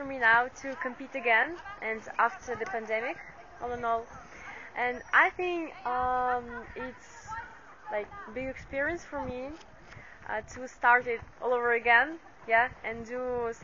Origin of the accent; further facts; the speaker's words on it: Russia; English is a second language; I'm from Russia. I came here for the competitions.